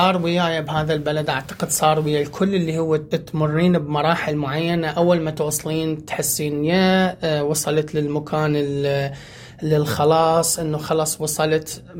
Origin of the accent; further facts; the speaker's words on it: Iraq; Arabic is a second language; also born or lived in Syria; now in Australia; طلعت من العراق تقريباً 2004 إلى سوريا بعد الحرب، وبعدين طلعنا من سوريا تقريباً نهاية 2011 جينا على أستراليا.